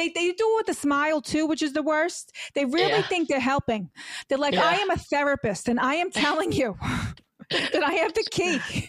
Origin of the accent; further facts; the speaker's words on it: New York City, New York, United States; I'm like a Queens. I'm like, I'm from Queens. I know everything about New York.